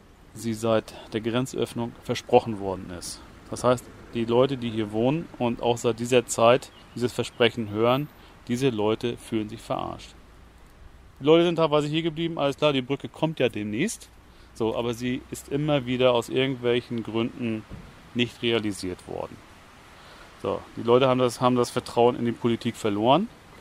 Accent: Mecklenburg-Vorpommern, Germany; Ich bin als Zwangsmecklenburger erzogen worden.

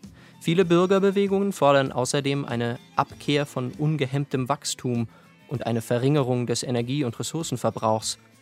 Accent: Erfurt, Thuringia, Germany; Von Erfurt aus, wo ich aufgewachsen bin und meine Eltern immer noch leben, ist man in anderthalb Stunden an dem alten Wanderweg.

